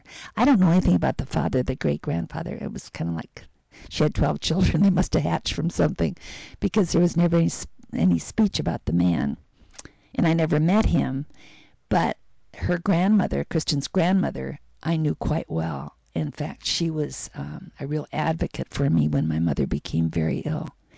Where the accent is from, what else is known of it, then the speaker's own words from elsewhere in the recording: Minneapolis, Minnesota, United States; And I said, well, I'm from Minneapolis.